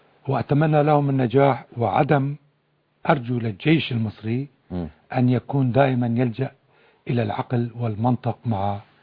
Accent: Syria; عندنا في سوريا نسيج وطني مختلف قومي وطائفي

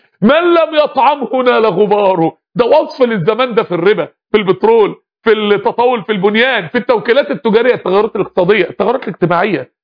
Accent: Mansoura, Dakahlia, Egypt; من يعني عائلة القوم عندنا في المنصورة

